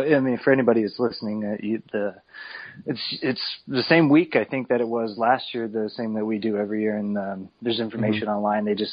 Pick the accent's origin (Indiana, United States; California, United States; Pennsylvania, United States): California, United States; But luckily I grew up in Southern California, and Los Angeles is a heavy Lucha Libre culture.